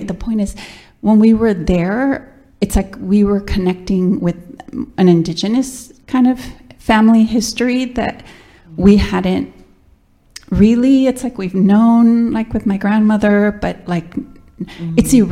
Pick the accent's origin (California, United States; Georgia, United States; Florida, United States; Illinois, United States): Illinois, United States; Chicago; We're from the Mexican community of Pilsen.